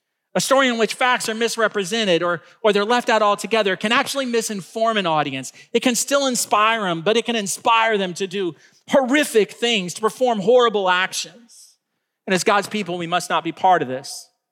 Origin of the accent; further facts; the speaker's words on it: Taylorville, Illinois, United States; When I was a kid, I grew up in Taylorville, Illinois. It's a small town about 30 minutes outside of Springfield, Illinois.